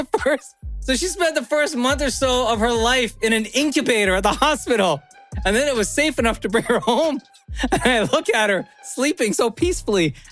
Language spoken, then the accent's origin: English; Toronto, Ontario, Canada; Ah, Malvern, my hometown. When my family moved there, it was a brand new community.